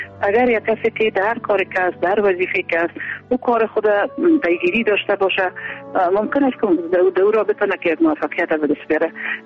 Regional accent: Kandahar, Afghanistan; now in Kabul, Afghanistan; بعد از اون ما از قندهار به کابل آمدیم.

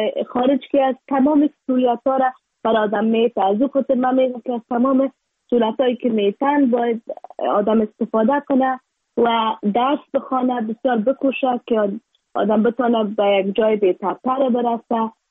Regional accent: Afghanistan

